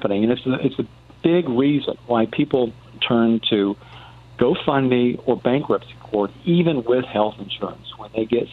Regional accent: Tennessee, United States; an outdoor clinic near where I grew up in Tennessee several years ago.

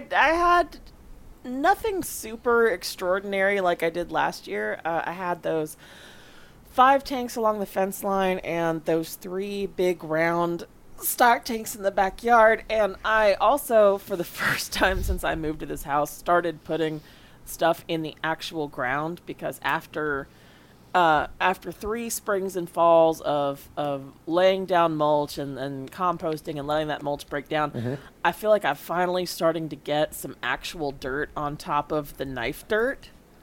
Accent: Tennessee, United States; because we're from not too far apart in Tennessee, and just hearing her accent puts me straight back at home.

